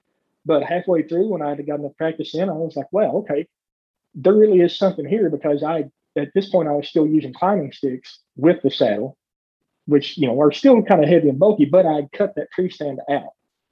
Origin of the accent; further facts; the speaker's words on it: Red River Gorge, Kentucky, United States; Like I said, I grew up in the Red River Gorge, and people are big in the zip line in here.